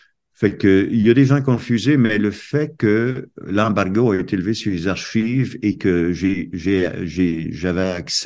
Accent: Baie-Sainte-Marie, Nova Scotia, Canada; Parce que j'ai été élevé à la Baie-Sainte-Marie, en Nouvelle-Écosse.

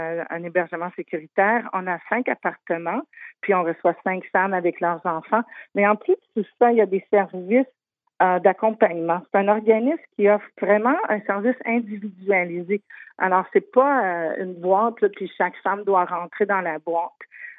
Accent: Quebec, Canada; Moi, je peux juste m'imaginer, je viens du Québec

